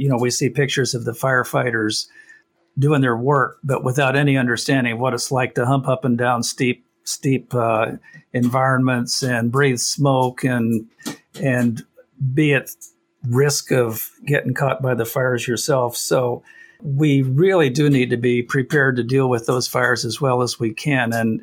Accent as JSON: {"language": "English", "region": "Oregon", "country": "United States", "tie": "born or raised there", "said": "Yep, I grew up down in Southern Oregon."}